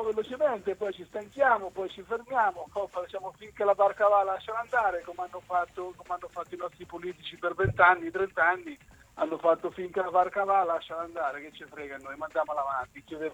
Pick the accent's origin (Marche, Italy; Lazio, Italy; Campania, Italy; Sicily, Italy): Marche, Italy; Loreto; Noi siamo, non siamo anconetani, siamo di Loreto, ma siamo anconetani acquisiti